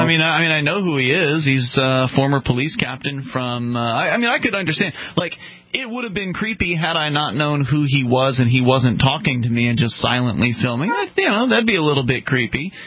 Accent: Florida, United States; now in Keene, United States; I'm from Florida and originally, and the cops down there are a lot scarier than the cops up here

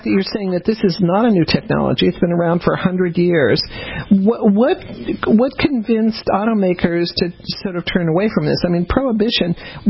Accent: Denver, Colorado, United States; also born or lived in New Orleans; I was born in New Orleans, but I mostly grew up in Denver, so I guess that counts.

